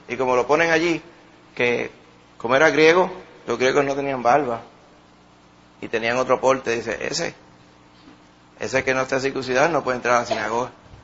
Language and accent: Spanish; Mayagüez, Puerto Rico; uno le dice, yo nací en Mayagüez. Rápido, ¿saben? Que uno es cierto, que no está mintiendo, Mayagüez. Porque ¿quién habla así? Pues, los de acá de Puerto Rico